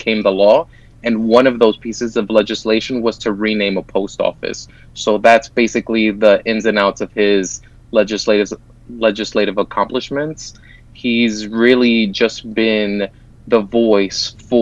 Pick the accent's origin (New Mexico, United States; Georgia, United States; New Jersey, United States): New Jersey, United States; Hoboken; I'm a lifelong resident of Hudson County. I was born in Hoboken